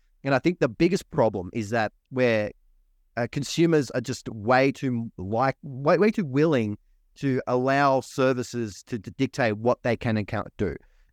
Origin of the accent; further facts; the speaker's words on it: Australia; I'm an Australian, but in the US, it's a free country.